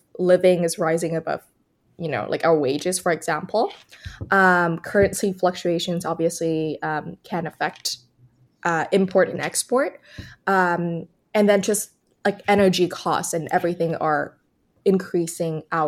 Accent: Vietnam; now in Canada; when I first came to Canada, so I was born and raised in Vietnam. I came here for school

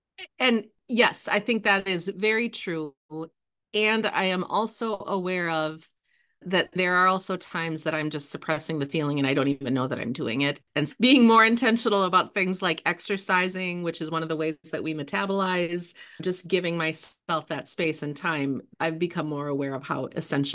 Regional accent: Minnesota, United States; I grew up in Minnesota, which you might be able to hear, but my upbringing in Minnesota and the first 30 years of my life that I spent there really significantly shaped who I am and how I see the world.

